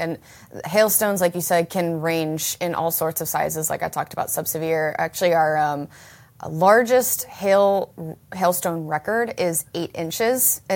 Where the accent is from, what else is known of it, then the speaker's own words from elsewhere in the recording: Rochester, New York, United States; Like, I'm from Rochester, New York, and I remember hail when I was growing up